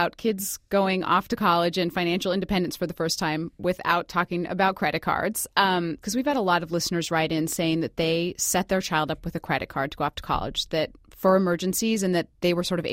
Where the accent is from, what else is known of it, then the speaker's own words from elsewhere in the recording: Boise, Idaho, United States; First up, we have Caitlin on the phone from Boise, Idaho, which is my hometown.